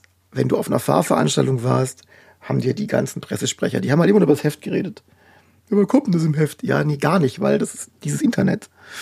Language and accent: German; Baden-Württemberg, Germany; Und ich bin ja auch Schwabe.